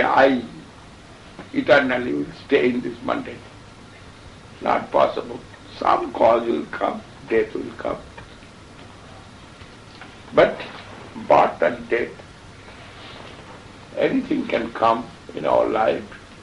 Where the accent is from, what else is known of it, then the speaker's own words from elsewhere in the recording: India; We cannot say, when I am coming out from India, that time I cannot think myself can go back to India.